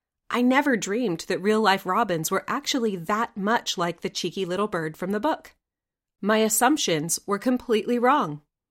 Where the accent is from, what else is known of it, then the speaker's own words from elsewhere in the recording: California, United States; Being American, I was enthralled by the scenes of far-off places with drastically different climates, plants, and animals from what I grew up with. Being from California